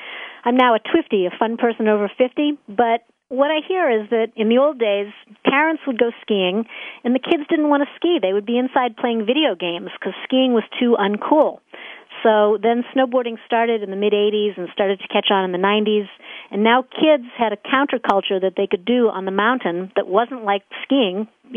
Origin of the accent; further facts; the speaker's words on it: Massachusetts, United States; now in New York, United States; I'm calling you from New York. I grew up in Massachusetts, but my mom is from Cincinnati.